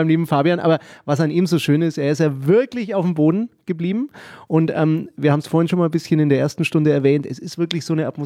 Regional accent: Nuremberg, Bavaria, Germany; ich bin ja auch ein Nürnberger

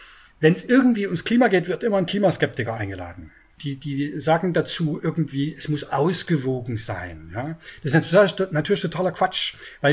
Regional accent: Brandenburg, Germany; Ich bin Brandenburger, ich liebe den Wald.

